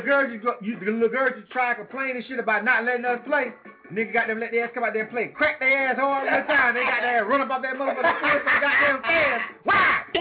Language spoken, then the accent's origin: English; Panama City, Florida, United States; I'm from a small town. I'm from Panama City, Florida.